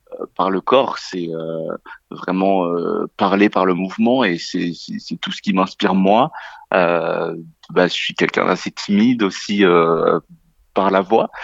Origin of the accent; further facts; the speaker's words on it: Hauts-de-France, France; ou même dans le nord de la France, là où j'ai grandi.